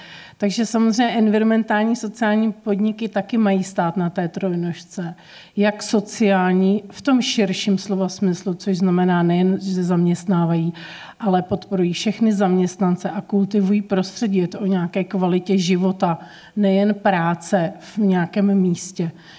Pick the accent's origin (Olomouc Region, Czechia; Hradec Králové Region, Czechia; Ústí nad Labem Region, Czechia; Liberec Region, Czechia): Liberec Region, Czechia; Kamenický Šenov; now in Prague, Czechia; že jsem prožila většinu svého mládí v Libereckém kraji, v Kamenickém Šenově, to je v okrese Česká Lípa